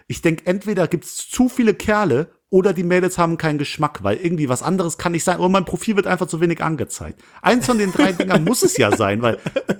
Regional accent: Langweiler, Germany; das berühmte Palacio Granada bei uns um die Ecke, in Nähe Langweiler, wo ich herkomme.

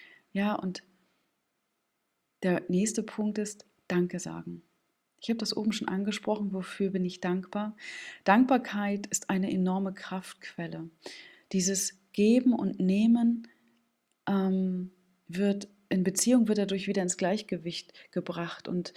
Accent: Stralsund, Mecklenburg-Vorpommern, Germany; ein schönes Marzipan aus meiner Heimatstadt Stralsund.

